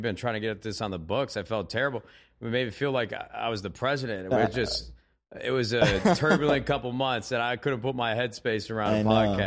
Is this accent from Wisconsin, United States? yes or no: no; Palos Hills, Illinois, United States; I grew up in Chicago, Illinois. You know, some people are sticklers about saying I'm from the city. I'm like 20 minutes outside, south side, Palos Hills